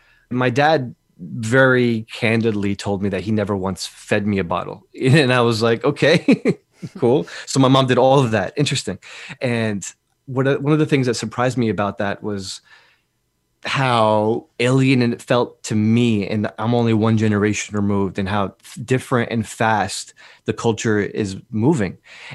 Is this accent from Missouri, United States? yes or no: no; Newark, New Jersey, United States; I grew up in Newark, New Jersey in the 90s, which is a very scary place to be in the 90s.